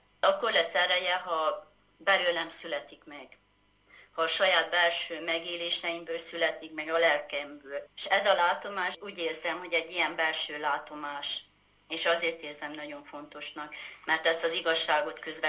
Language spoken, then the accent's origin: Hungarian; Ciumani, Harghita, Romania; Gyergyó Csomafalván születtem, a Gyergyói medencébe Erdélyben, és én olyan közegben nőttem fel, ahol természetes módon mindenki énekelt.